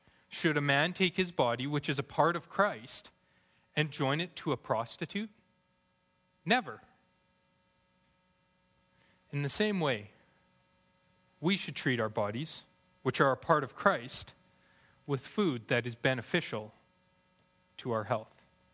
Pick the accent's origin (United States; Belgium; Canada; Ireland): Canada; Alberta; Now, I'm from Alberta. I grew up in Alberta. I love steak. I grew up on steak.